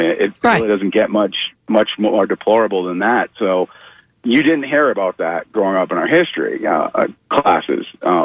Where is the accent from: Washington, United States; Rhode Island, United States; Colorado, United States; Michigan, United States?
Rhode Island, United States; In Rhode Island.